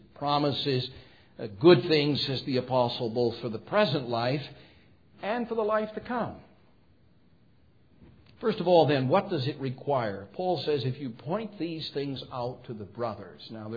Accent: Iowa, United States; I come from Iowa, so I call them freeways.

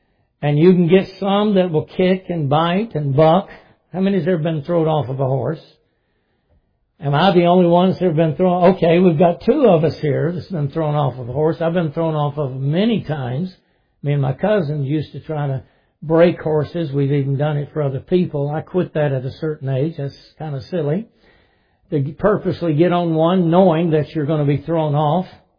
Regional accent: Dayton, Tennessee, United States; right across the mountain from my hometown in Dayton

